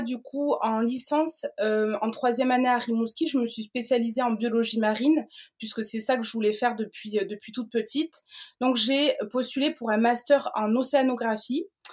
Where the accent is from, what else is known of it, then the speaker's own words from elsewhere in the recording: Nouvelle-Aquitaine, France; j'ai 22 ans aussi. Je viens du sud-ouest, des Landes plus précisément. Donc j'ai toujours habité près de la mer